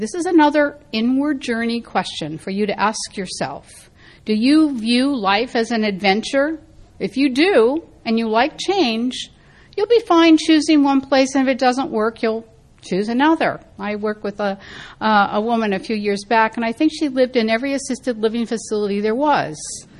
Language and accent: English; San Francisco, California, United States; I grew up in San Francisco, and God, you can get anywhere in San Francisco.